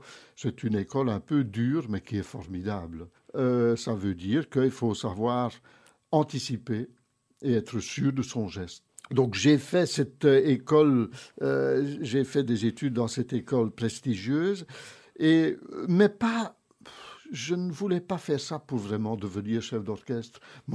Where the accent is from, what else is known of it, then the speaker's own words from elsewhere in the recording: Belgium; chez nous en Wallonie et à Bruxelles.